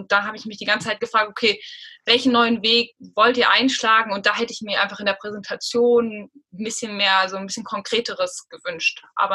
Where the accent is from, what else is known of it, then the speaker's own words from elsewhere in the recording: Hanover, Lower Saxony, Germany; also ich komme aus Hannover